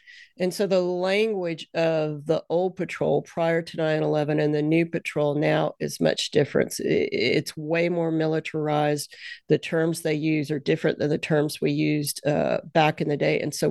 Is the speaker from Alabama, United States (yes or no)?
yes; Alabama, United States; Well, I was raised in Alabama in the 1970s. I was born in 71, so we didn't have the internet.